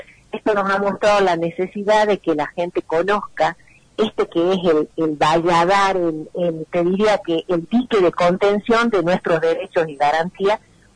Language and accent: Spanish; Argentina; como ciudadanos argentinos.